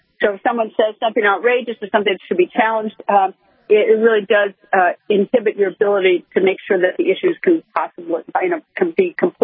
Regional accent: Wisconsin, United States; I grew up next door in Wisconsin.

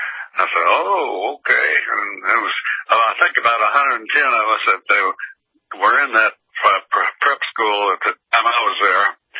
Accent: Vandalia, Missouri, United States; I was raised in Vandalia, Missouri, a small town, and got up to high school there, went to the University of Missouri for 1 year.

